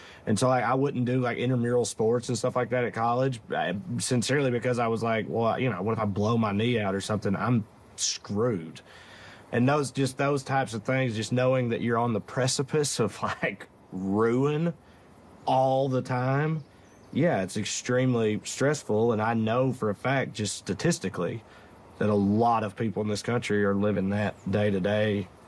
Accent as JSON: {"language": "English", "town": "Salina", "region": "the South", "country": "United States", "tie": "born or raised there", "said": "my hometown's smaller than yours. And I feel like that's an argument that I typically win because it's really, really small. I remember Salina as this, like, quaint little southern town"}